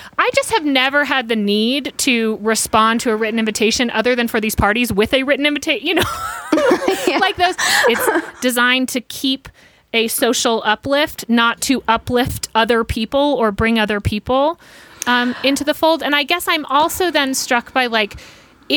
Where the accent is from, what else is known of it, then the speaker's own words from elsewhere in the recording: Atlanta, Georgia, United States; And so the kickoff event was actually called a Coke party, because I grew up in Atlanta, which now seems hysterical.